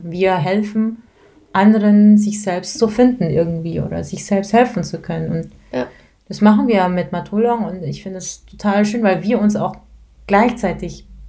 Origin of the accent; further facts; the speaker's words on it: Germany; Und ich sagte, ich komme aus Deutschland, aber ich bin eine von euch.